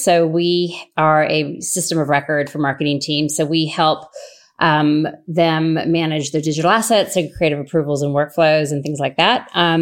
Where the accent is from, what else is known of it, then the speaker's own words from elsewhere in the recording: United States; now in Australia; No, so I'm American, but I've lived in Australia since 1999.